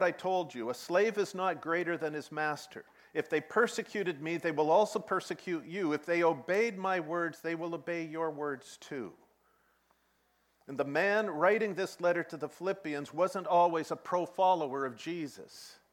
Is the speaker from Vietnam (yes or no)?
yes; Vietnam; I grew up in Vietnam in a martyr's environment where sacrifice was placed as a high value